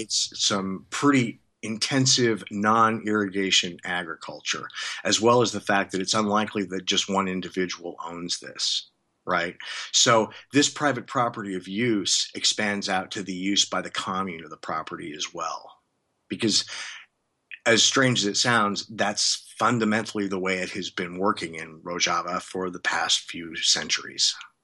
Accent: Colorado, United States; Before I went, and I'm from Northern Colorado. My dad was a civil engineer at Colorado State University

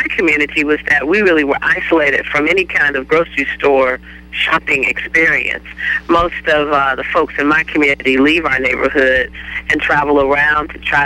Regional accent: United States; And as an American, I felt that I should have a choice as to what I wanted to put on my table.

